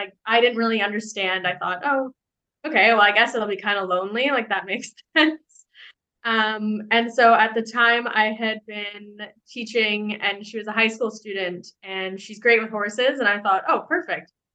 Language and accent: English; Ontario, Canada; I'm from Ontario